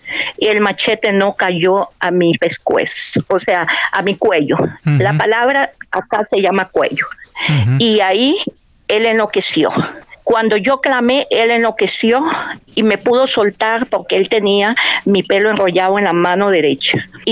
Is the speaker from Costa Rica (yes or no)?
yes; Costa Rica; born there; Vengo de una familia de padres nicaragüenses, nací en Costa Rica. Mis padres pues tuvieron una creación de 9 hermanos, pues yo soy la mayor de 3 hermanos.